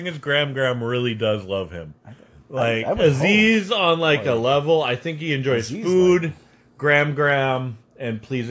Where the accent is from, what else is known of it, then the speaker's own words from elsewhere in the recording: Scotland, United Kingdom; I'm actually a Scot